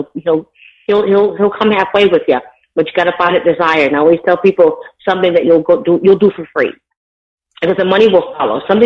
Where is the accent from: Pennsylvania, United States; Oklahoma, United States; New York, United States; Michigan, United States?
New York, United States; East Hampton; because I'm from East Hampton